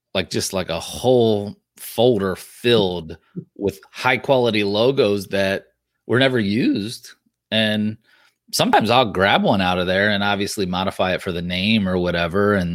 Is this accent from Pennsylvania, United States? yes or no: yes; Lancaster, Pennsylvania, United States; I grew up in Pennsylvania too, Lancaster, Pennsylvania, so more central.